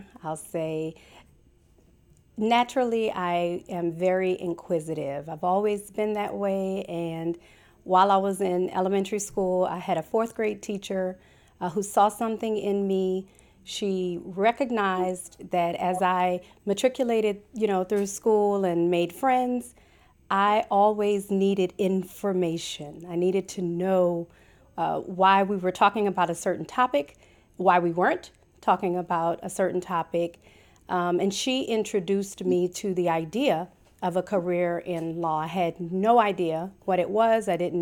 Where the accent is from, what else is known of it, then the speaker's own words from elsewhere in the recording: New Orleans, Louisiana, United States; Growing up in New Orleans was like growing up in a tight-knit village. I grew up in the inner city, so I was very close to the French Quarter.